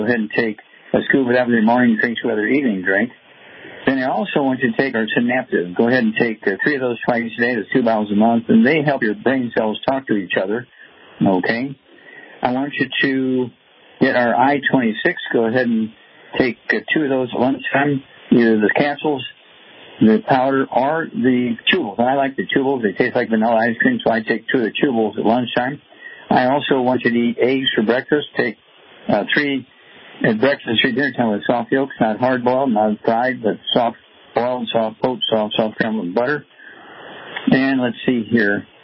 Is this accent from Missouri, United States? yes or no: yes; Missouri, United States; Let's start out in Missouri, my home state.